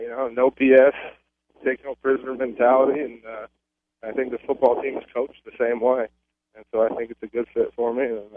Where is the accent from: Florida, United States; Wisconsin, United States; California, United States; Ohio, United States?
California, United States; You know, I'm from California.